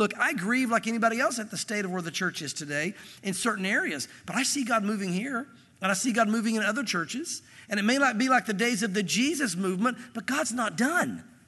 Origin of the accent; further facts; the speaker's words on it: the South, United States; I grew up in the South, and there's nothing, I totally understand it, and I get it.